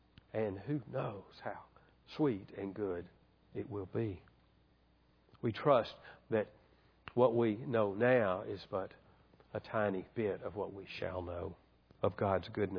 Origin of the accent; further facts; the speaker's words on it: Birmingham, Alabama, United States; One of the things we did growing up in Birmingham is one of the Saturdays before Easter